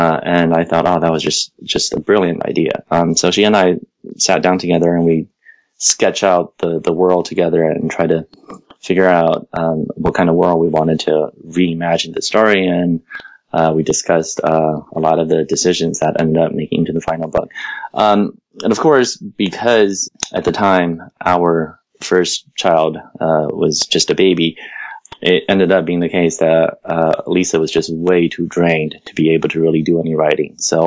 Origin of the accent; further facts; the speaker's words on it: China; I got exposed to them because I grew up in China.